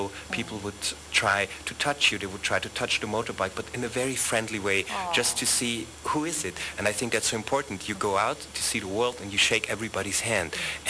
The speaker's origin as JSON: {"language": "English", "region": "Vienna", "country": "Austria", "tie": "born or raised there", "said": "Oh, just in my hometown. I started in Vienna, Austria"}